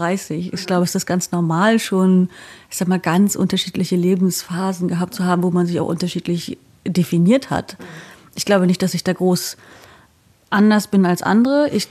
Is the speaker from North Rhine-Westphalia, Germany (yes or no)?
no; Wismar, Mecklenburg-Vorpommern, Germany; moved away